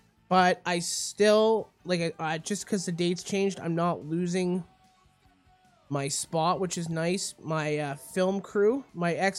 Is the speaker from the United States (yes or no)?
no; Canada; That means I'm back in my home country, baby.